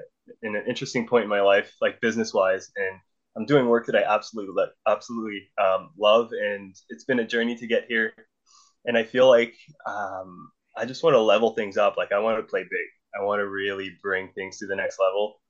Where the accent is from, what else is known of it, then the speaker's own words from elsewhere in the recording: New Brunswick, Canada; I'm from Eastern Canada.